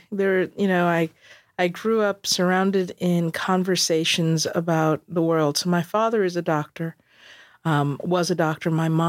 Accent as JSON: {"language": "English", "town": "Queens", "region": "New York", "country": "United States", "tie": "born or raised there", "said": "And I've always said what was neat about growing up in Queens was that there's a real sense of people being people."}